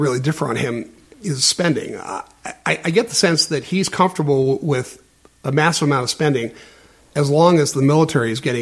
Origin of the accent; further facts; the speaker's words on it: San Diego, California, United States; born there; I was born here in San Diego, and I think both my parents had troubles.